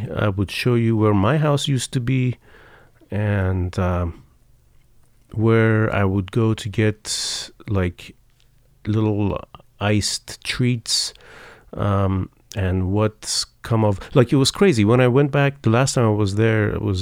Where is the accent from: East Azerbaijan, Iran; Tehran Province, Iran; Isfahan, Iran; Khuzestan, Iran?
Khuzestan, Iran; Ahvaz; Ahvaz is my hometown. It's in southwestern Iran, and it's a big city.